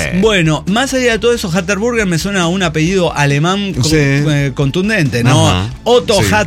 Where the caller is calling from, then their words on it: La Paz, Baja California Sur, Mexico; de Jalapa, en La Paz. Y yo solo vengo a decir que los hochos, los hot dogs, mejor conocidos como jates aquí en La Paz, son la neta.